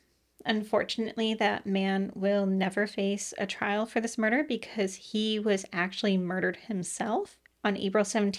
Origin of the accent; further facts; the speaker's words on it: New York, United States; because I had actually mm-hmm. not heard of these towns as a New Yorker